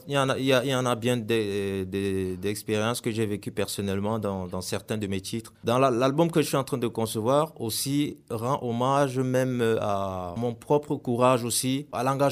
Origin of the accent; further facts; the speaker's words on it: Cameroon; Chez nous, au Cameroun particulièrement, en essayant d'être original. Moi, j'utilise le français, le Fufulde, parce que c'est la langue que nous parlons ici chez nous.